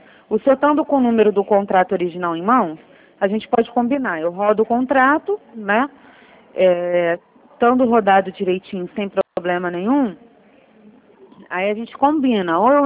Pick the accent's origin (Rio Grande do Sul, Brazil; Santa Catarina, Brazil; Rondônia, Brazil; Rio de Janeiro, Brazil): Rio de Janeiro, Brazil; eu sou daqui da Zona Oeste, né?